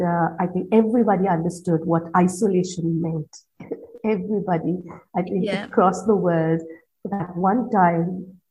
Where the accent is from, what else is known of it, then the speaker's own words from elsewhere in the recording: India; moved away as an adult; now in Australia; So I'm from India. I've been here 7 years.